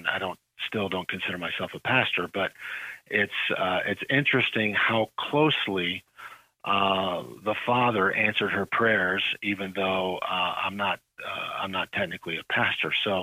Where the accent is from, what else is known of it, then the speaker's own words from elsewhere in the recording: Princeton, Illinois, United States; It's a place called Princeton, right on Interstate 80, about 100 miles southwest of Chicago and 40 miles east of the Quad Cities. It hasn't changed much, believe it or not, since we left in 1977.